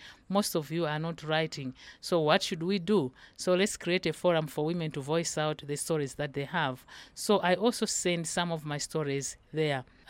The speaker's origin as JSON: {"language": "English", "country": "Malawi", "said": "from Malawi."}